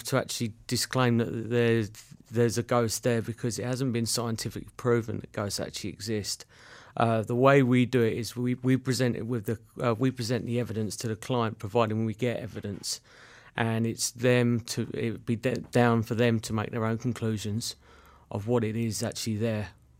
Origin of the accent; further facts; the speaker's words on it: England, United Kingdom; I obviously tell by my accent I was brought up in England.